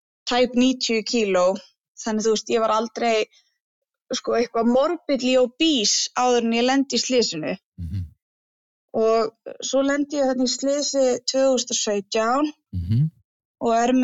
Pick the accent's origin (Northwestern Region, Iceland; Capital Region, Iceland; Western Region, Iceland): Capital Region, Iceland; Garðabær; also born or lived in Westfjords; now in Kópavogur, Iceland; Nei, ég ólst upp frá 8 í Garðabæ, en áður en við fluttum í Garðabæ þá ólst ég upp á Vestfjörðum.